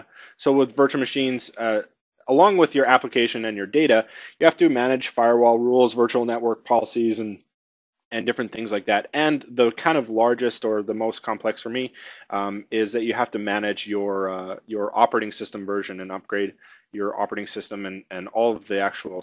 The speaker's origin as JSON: {"language": "English", "town": "Winnipeg", "region": "Manitoba", "country": "Canada", "said": "I'm here from Winnipeg, Manitoba."}